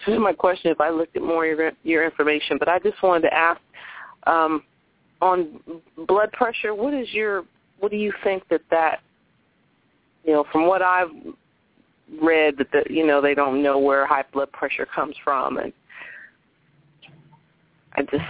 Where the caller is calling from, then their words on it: Columbus, Ohio, United States; I'm calling from Columbus, Ohio.